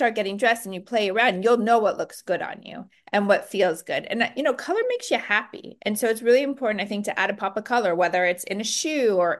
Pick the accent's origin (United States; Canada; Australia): United States; California; Like I said, I'm from California. I don't know if I said that, but I am from California.